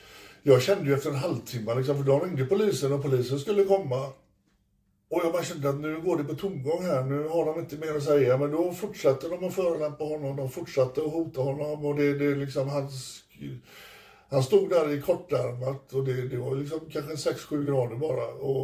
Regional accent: Sweden; jag är från Sverige.

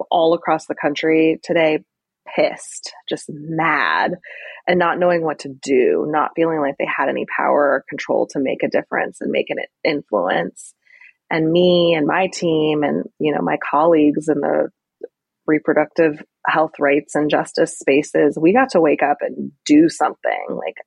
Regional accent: California, United States; And I'm originally from California. My partner and I had talked about moving back to California

